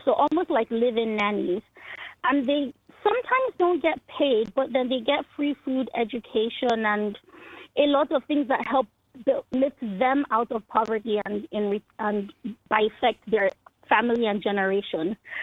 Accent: Nigeria; I'm Nigerian, West Africa.

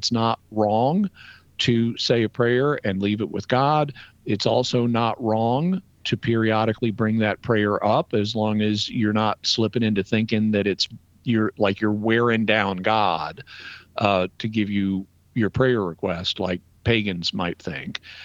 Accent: the South, United States; I mean, I'm an American, but being a Catholic, a Christian is more important. I'm a Southerner, but being a Catholic Christian is more important.

